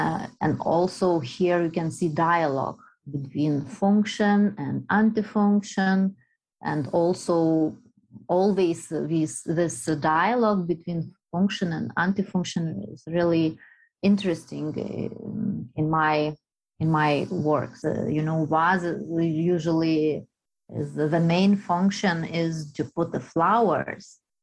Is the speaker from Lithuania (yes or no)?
yes; Lithuania; I'm artist from Lithuania